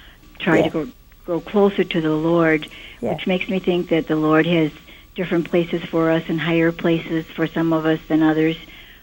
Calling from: Palos Heights, Illinois, United States; I'm from Palos Heights, Illinois, Mother.

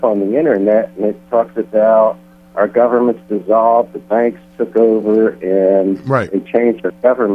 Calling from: Midland, Texas, United States; Midland, Texas.

